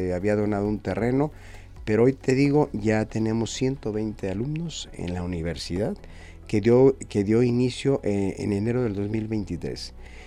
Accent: Chapala, Jalisco, Mexico; yo me crié en Chapala, me crié en la avenida principal.

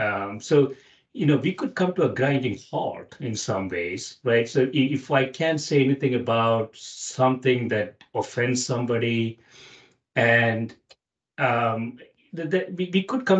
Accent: India; my perception is that I grew up in India.

